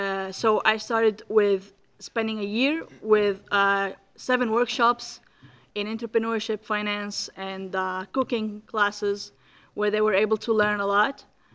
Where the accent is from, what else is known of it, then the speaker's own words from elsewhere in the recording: Syria; now in Brazil; I am from Syria. I moved to Brazil in 2015.